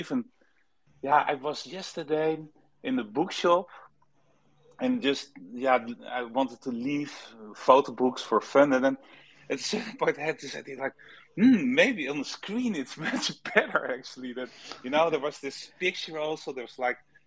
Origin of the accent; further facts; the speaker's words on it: Netherlands; English is a second language; also born or lived in Los Angeles, United States; I'm from Holland, you know, Netherlands. Netherlands, you know, it's all man-made, man-touched.